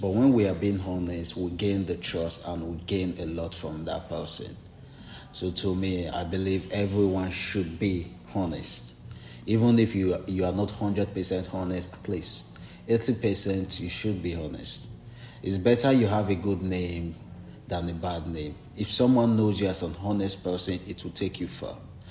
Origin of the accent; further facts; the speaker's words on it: Nigeria; also born or lived in Ukraine; now in Germany; I'm from Nigeria. I have been to Ukraine, and when the war in Ukraine happened, then I moved down to Germany. So I've been here for a year plus